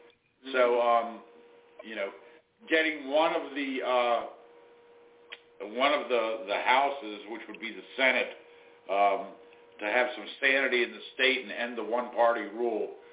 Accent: East Coast, United States; now in Western New York, United States; These are definitely not East Coast people here in Western New York.

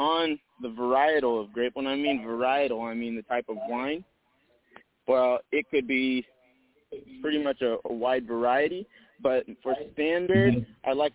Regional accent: California, United States; So I was born in the Bay Area, and I was raised up there.

